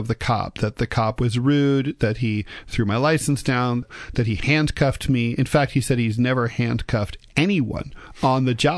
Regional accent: New York, United States; I'm a New Yorker.

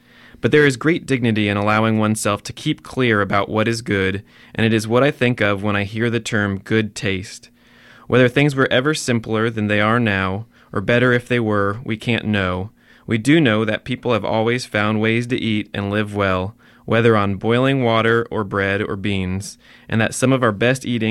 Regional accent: Indianapolis, Indiana, United States; also born or lived in Ohio; Well, I grew up in the Midwest. I was born and raised in Indianapolis, and I went to school in Ohio

